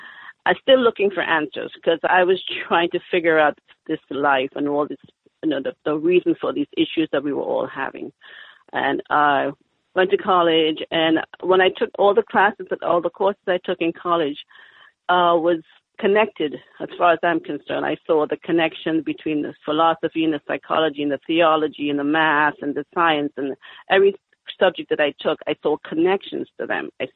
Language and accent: English; Trinidad & Tobago; born there; Well, I was born in Trinidad, West Indies, in 1954.